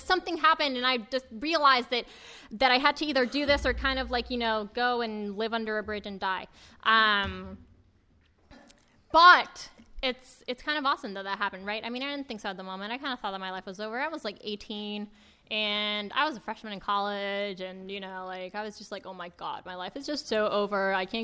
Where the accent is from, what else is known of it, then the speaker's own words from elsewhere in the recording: Puerto Rico; And that it was winter, and I'm from Puerto Rico, and it was really cold outside.